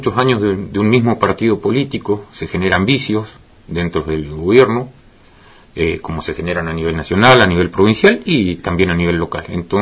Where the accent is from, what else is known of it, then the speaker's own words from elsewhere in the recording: Gobernador Gregores, Santa Cruz, Argentina; como bien vos lo dijiste, soy nacido acá en Gobernador Gregores, trabajo en la Escuela Hogar hace 19 años, estudié en la Escuela Agropecuaria